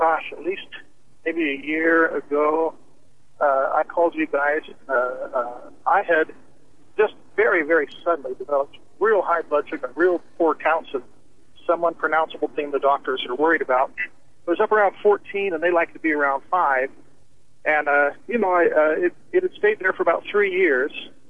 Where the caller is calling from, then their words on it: Denver, Colorado, United States; I'm out in the middle of the prairie here, outside of Denver